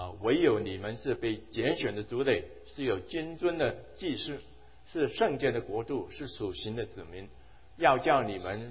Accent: Hong Kong; 我在香港长大哈，我在香港读书，香港的学校呢都有制服

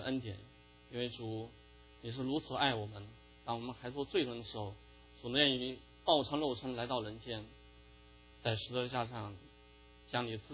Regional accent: China; 我们从小在中国大陆生长，都在阶级斗争的这样一个环境里面

